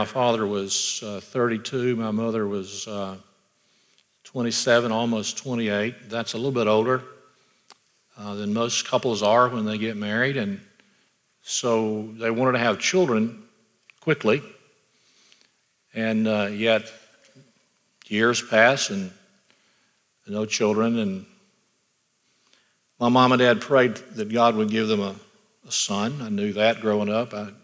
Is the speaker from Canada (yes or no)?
no; Floral, Alabama, United States; and so we grew up in Floral, Alabama. Our family was very active in the First Baptist Church there.